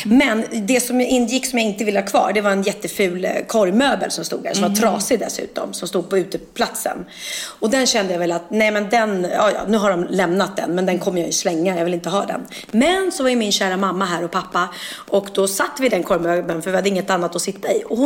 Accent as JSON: {"language": "Swedish", "country": "Spain", "said": "Ja, som spanjor, man går förbi mitt hus och bara, nej men alltså, där bor den där idioten som inte har skrivit grammatiskt fel."}